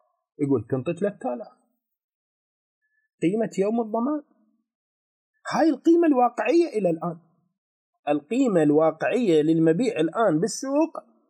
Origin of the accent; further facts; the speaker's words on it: Iraq; بمحرم وصفر احنا عندنا بالعراق هاي الاشياء، المواد الغذائية زين واللحوم تغلى